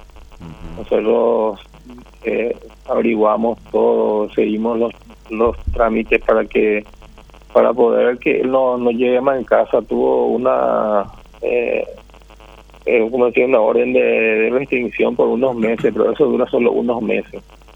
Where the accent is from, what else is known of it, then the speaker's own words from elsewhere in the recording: Areguá, Central, Paraguay; No, nosotros somos de Areguá.